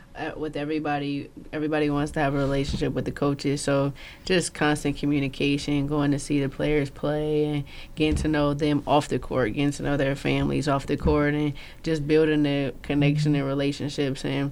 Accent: Grand Rapids, Michigan, United States; So I'm from the Grand Rapids area.

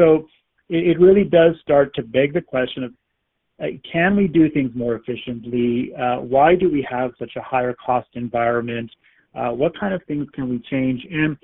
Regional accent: Calgary, Alberta, Canada; growing up in Calgary

